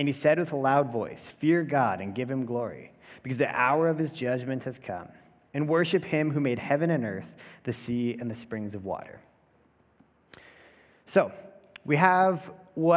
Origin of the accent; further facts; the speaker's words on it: Calgary, Alberta, Canada; now in Prince George, Canada; I'm from Calgary. I am up here in Prince George for Adriana's wedding.